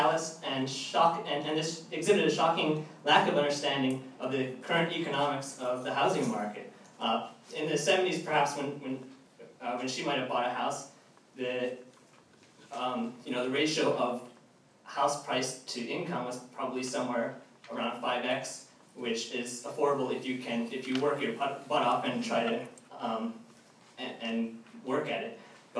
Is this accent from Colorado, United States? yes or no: no; San Francisco, California, United States; from Ingleside.